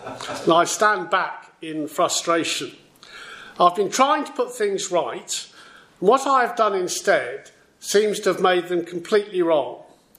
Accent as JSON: {"language": "English", "region": "Wales", "country": "United Kingdom", "tie": "born there", "said": "I am Welsh. I was born in North Wales."}